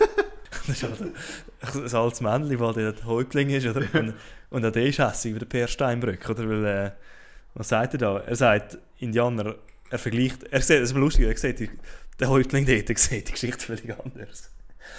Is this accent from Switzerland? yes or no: yes; Switzerland; Und darum ist mich als Schweizer gar nicht gewöhnt